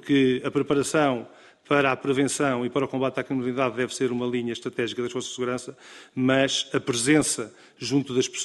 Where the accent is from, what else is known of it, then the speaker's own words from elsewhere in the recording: Portugal; nós temos que ser capazes, enquanto portugueses